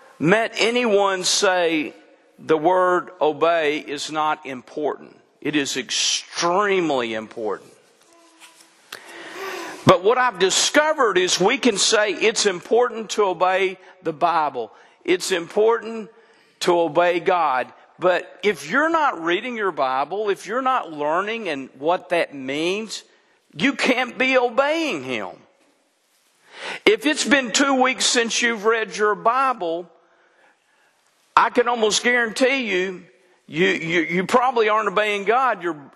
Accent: Texas, United States; now in Arkansas, United States; which, you know, I'm a Texan. But we all moved to Arkansas after we get through making a living.

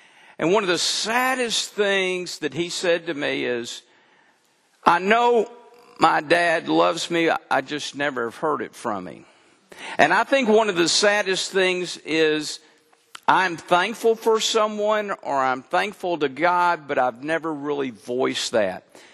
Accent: Texas, United States; I'm a Texan, never heard of that.

